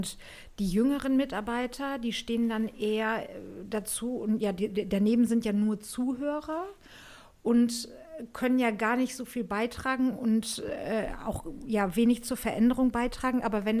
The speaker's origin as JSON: {"language": "German", "region": "Northern Germany", "country": "Germany", "said": "ich komme ja aus Norddeutschland, aus einem kleinen Dorf, und bei uns waren so Werte, die über die katholische Kirche uns immer wieder erzählt wurden."}